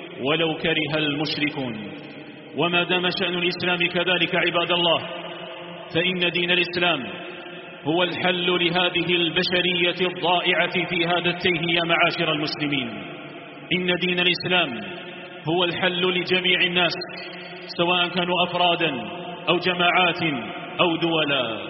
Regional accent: Algeria; بلادنا الجزائر الحبيبة

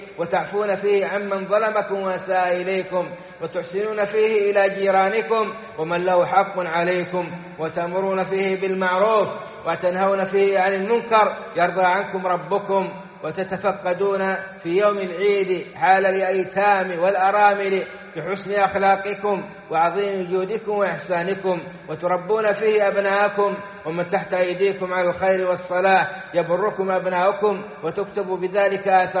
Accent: Saudi Arabia; اللهم ادم على بلادنا السعودية أمنها وإيمانها ومقدساتها وقيادتها ورجال أمنها

